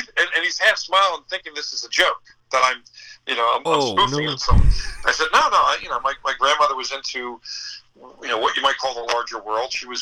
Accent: Scotland, United Kingdom; And I am Scottish, you know.

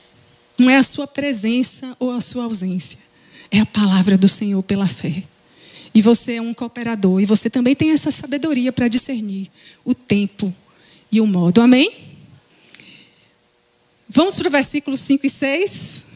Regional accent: Salvador, Bahia, Brazil; Eu vim de Salvador.

